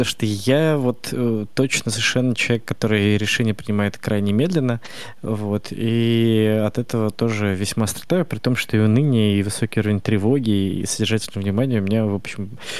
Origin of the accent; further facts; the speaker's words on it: Saint Petersburg, Russia; Как петербуржец.